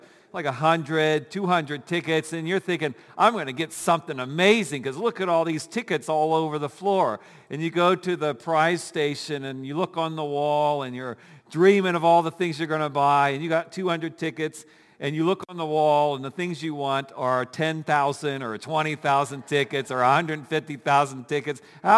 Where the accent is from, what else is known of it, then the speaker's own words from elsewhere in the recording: Ohio, United States; Now, when I was growing up, I grew up in Ohio, and we had something different.